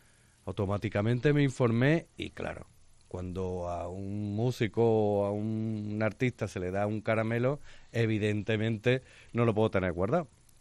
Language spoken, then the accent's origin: Spanish; Córdoba, Andalusia, Spain; como cordobés para mí sería muy obvio irme al museo e inspirarme en su obra.